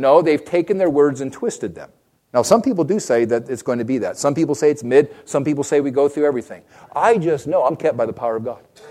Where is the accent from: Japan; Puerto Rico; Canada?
Puerto Rico; You heard earlier, I grew up in Puerto Rico